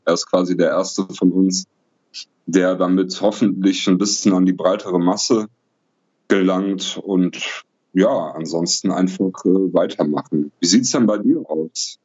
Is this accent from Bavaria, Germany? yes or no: no; Oberhausen, North Rhine-Westphalia, Germany; born there; also born or lived in Bottrop / Straelen; ich bin hier in Oberhausen geboren, habe 8 Jahre in Bottrop gelebt und habe dann sehr, sehr lange an der Grenze zu Holland in Strahlen gelebt.